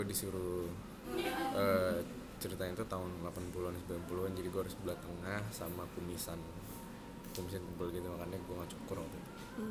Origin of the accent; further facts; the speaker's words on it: Jakarta, Indonesia; Lahir dan besar Jakarta aja. Nyokap gue Batak Sunda. Bokap gue Jambi Sunda tapi turunan India gitu.